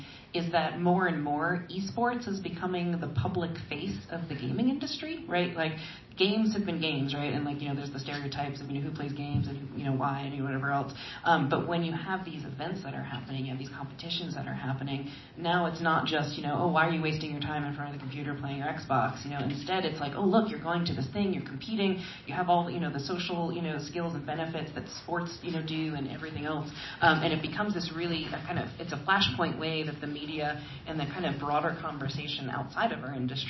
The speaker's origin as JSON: {"language": "English", "town": "Seattle", "region": "Washington", "country": "United States", "said": "I've been going to PAX in Seattle, because I'm from Seattle, since the very first one."}